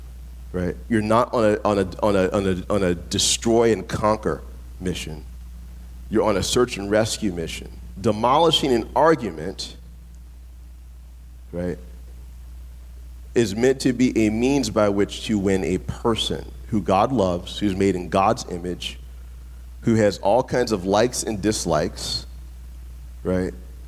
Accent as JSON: {"language": "English", "town": "New Orleans", "region": "Louisiana", "country": "United States", "said": "I'm from New Orleans, and Alyssa and I got wiped in Katrina and did relief work in after Hurricane Katrina."}